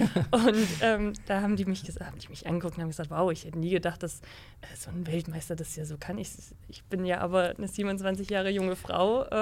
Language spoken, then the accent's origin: German; Annaberg-Buchholz, Saxony, Germany; Genau, also ich komme aus Annaberg-Buchholz und da in der Nähe liegt Oberwiesenthal, Wintersportort in Deutschland natürlich.